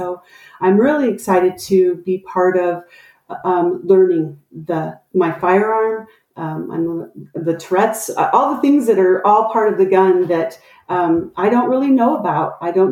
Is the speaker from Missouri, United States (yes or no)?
no; Cody, Wyoming, United States; I was raised here in Cody, Wyoming, and of course, this is a big hunting community.